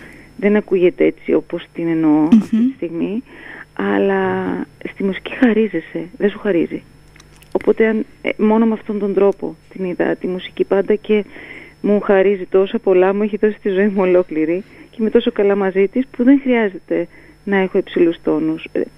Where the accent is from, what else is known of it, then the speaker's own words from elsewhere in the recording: Skopelos, Thessaly, Greece; πάντα κουβαλάω την πατρίδα μου μέσα μου και ένα ταξίδι στη Σκόπελο πάντα είναι η επιστροφή, δεν είναι το ταξίδι.